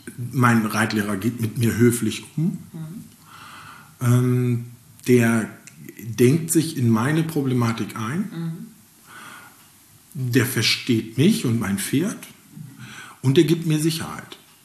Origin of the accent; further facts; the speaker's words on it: Mecklenburg-Vorpommern, Germany; Wir sind Mecklenburger, wir reden nicht so viel.